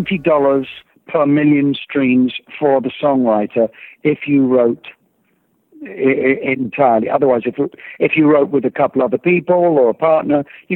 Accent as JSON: {"language": "English", "town": "Bromley", "region": "London", "country": "United Kingdom", "tie": "born or raised there", "said": "I grew up in Bromley, Kent, 15 miles south of London, just, you know, in suburbia."}